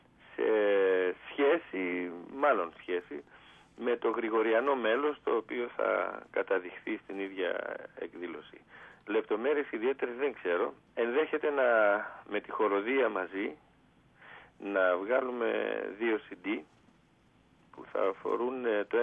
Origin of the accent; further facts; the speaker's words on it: Thebes, Central Greece, Greece; έγινε στη Θήβα, στην πατρίδα μου.